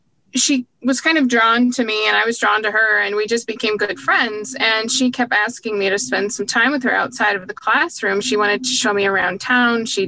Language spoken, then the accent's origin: English; Indiana, United States; I grew up the furthest away from yachting. I actually grew up in Middle America on a small farm in North Central Indian